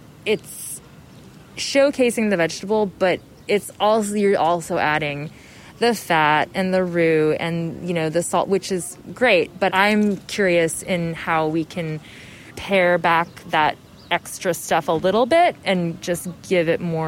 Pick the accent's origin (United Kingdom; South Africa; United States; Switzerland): United States; I'm American, Hungarian, I haven't really known very many Hungarians growing up, but it's the only ethnicity that I feel I can grab onto.